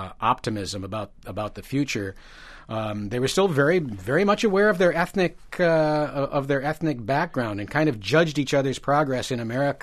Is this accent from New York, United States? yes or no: yes; Gloversville, New York, United States; that was certainly true when I was growing up in Gloversville.